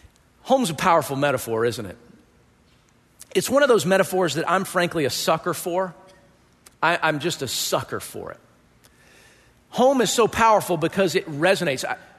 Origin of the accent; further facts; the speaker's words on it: Georgia, United States; I'm from Georgia.